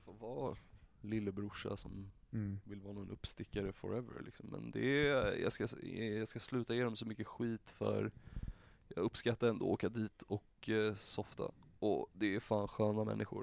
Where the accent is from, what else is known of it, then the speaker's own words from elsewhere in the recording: Stockholm, Stockholm County, Sweden; när man kommer dit som stockholmare och bara fuck Göteborg